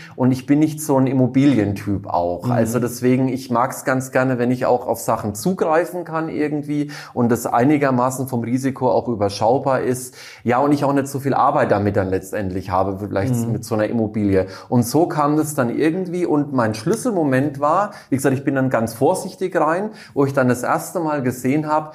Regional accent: Würzburg, Bavaria, Germany; moved away as an adult; now in Munich, Germany; Ich komme eigentlich aus Würzburg, bin aber seit über 12 Jahren hier in München

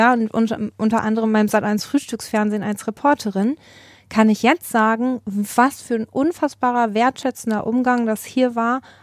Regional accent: Hagen, North Rhine-Westphalia, Germany; Ich bin ja gebürtige Hagenerin.

